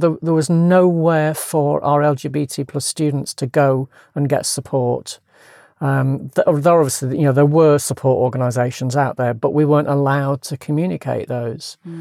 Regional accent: Manchester, North West England, United Kingdom; born there; moved away as an adult; also born or lived in London; Well, I'd left home. I was born in Manchester. I left home at 18 for teacher training college in London.

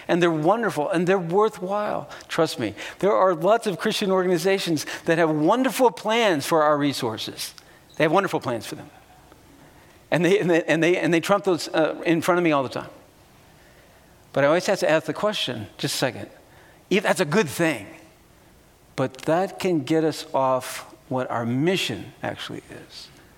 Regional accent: Indianapolis, Indiana, United States; I missed this when I was growing up in Indianapolis. I grew up in church world in Indianapolis.

